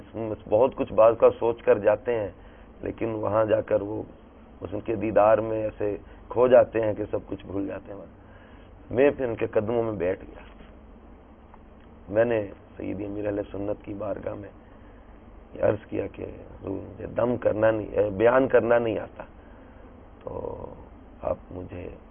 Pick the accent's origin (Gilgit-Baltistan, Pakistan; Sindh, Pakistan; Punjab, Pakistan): Punjab, Pakistan; Mandi Bahauddin; چھوٹا سا ہمارا علاقہ ہے منڈی بار برٹن جہاں سے میں بلانگ کرتا ہوں.